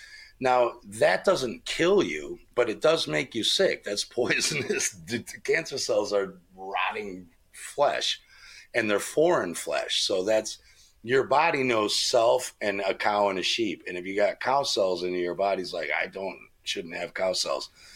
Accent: United States; I grew up in America.

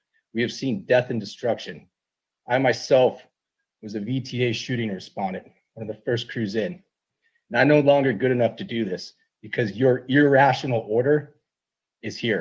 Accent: California, United States; I was born and raised in Santa Clara County.

